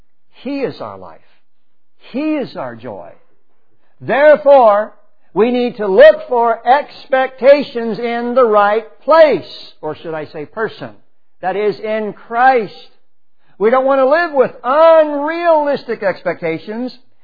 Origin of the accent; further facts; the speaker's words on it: Texas, United States; Y'all, I'm a Texan, right?